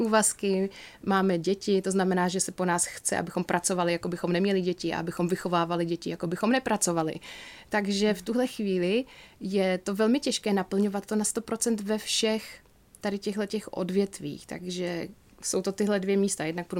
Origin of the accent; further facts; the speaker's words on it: Ostrava, Moravian-Silesian Region, Czechia; protože já jsem z Ostravy